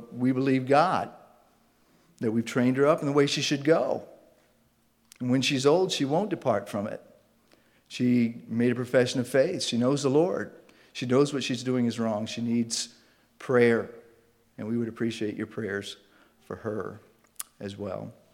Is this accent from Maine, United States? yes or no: yes; Maine, United States; And we're both originally from Maine, my wife